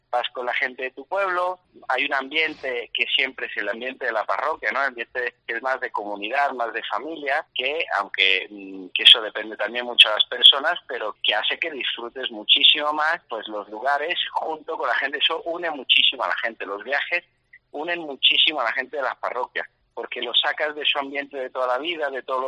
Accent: Fermo, Marche, Italy; Spanish is a second language; moved away; los voy a llevar a mi pueblo, se llama Fermo. Puedan también conocer la patria donde nació su cura, porque yo soy extranjero, yo soy italiano

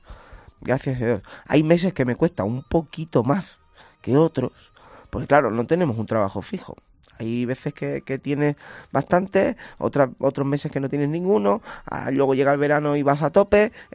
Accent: Spain; Para eso somos españoles.

